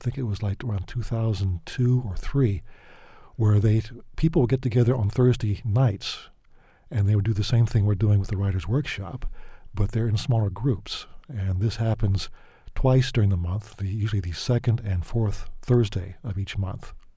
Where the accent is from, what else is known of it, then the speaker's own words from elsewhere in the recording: Atlanta, Georgia, United States; moved away as an adult; when I grew up in Atlanta, there was no science fiction community per se. There were a bunch of people I knew who were interested, but there was no society who got together and had conventions. I didn't find that until I came up here.